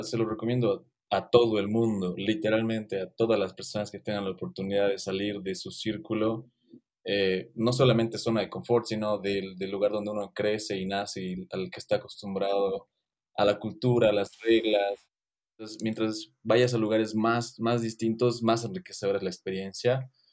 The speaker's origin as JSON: {"language": "Spanish", "region": "Cochabamba", "country": "Bolivia", "moved": "yes", "said": "entonces mezclo mi personalidad local con mi personalidad que desarrollé eventualmente cuando salí de Cocha"}